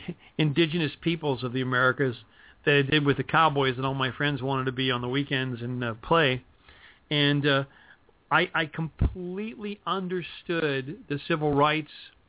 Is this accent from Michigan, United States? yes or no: no; Pittsburgh, Pennsylvania, United States; moved away; I grew up in Pittsburgh, and there was enough commonality of interest from the Union days